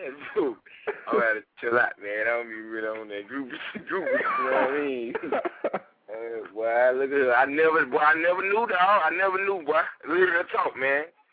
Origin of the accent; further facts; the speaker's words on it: Georgia, United States; I'm from Georgia, you know what I mean? I ain't even been to Atlanta to go to their club.